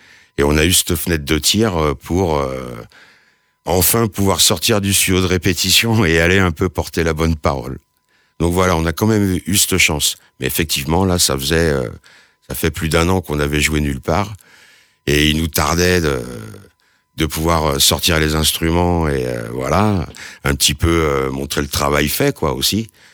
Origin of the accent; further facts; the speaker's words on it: Brittany, France; Moi, je suis breton.